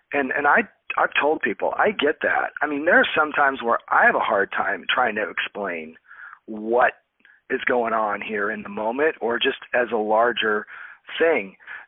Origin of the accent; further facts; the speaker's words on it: Midwest, United States; I grew up in the Midwest, but people always used to say, "Are you from the East Coast?"